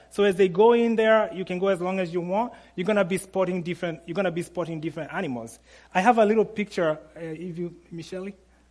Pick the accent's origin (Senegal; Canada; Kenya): Kenya; now in Michigan, United States; I'm from Kenya. If you guys don't know that, yes. Actually, Michigan